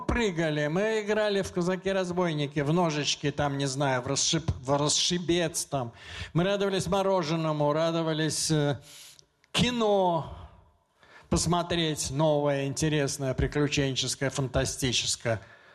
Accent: Moscow, Russia; Я москвич.

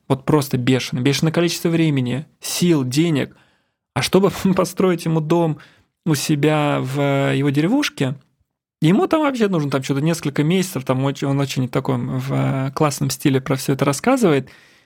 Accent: Ramenskoye, Moscow Oblast, Russia; я сам из Раменского, из Московской области

